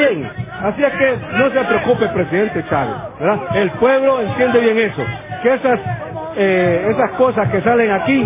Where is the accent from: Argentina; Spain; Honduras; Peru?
Honduras; Definitivamente somos los hondureños y los hondureños somos los que vamos a arreglar esta situación.